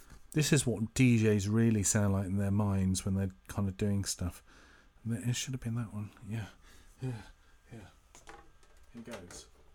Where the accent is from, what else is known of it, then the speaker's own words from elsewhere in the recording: England, United Kingdom; if you are brought up as a child, and this is where I was headed on this journey as a child, then as an English child in the 60s, 70s, then you would probably know this next track.